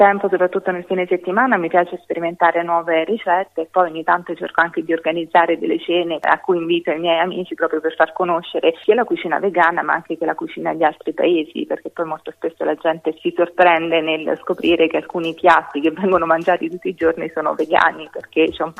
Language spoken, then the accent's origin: Italian; Marche, Italy; Io sono marchigiana.